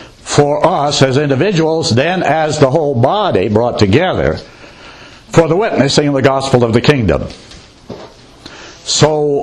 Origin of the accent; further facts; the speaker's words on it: Claypool, Indiana, United States; I never saw in my local Methodist church that I grew up in Claypool, Indiana.